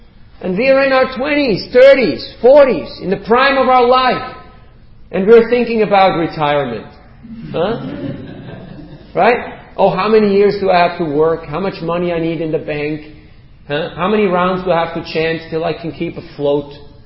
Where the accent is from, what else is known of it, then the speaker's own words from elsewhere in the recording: India; now in Melbourne, Australia; I'm a monk from India, and I've come all the way from India to here, to Melbourne